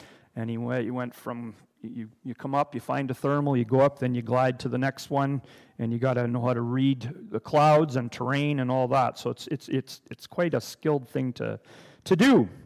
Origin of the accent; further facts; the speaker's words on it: Wetaskiwin, Alberta, Canada; I'm only from Wetaskiwin, not far away. I've been pastoring there for 10 years at Ebenezer Baptist Church